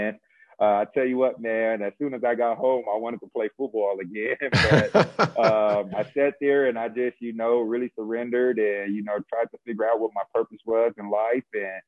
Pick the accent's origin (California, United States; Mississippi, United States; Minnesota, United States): California, United States; Fresno; I always came back to my hometown, which is Fresno, California